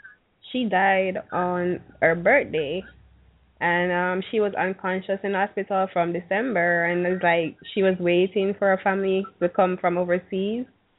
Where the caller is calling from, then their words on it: Saint Catherine, Jamaica; I'm currently in St. Catherine, next to Kingston.